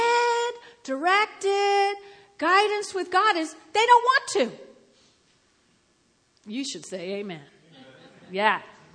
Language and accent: English; Teaneck, New Jersey, United States; Back where I grew up in Teaneck, New Jersey, and this was a great block.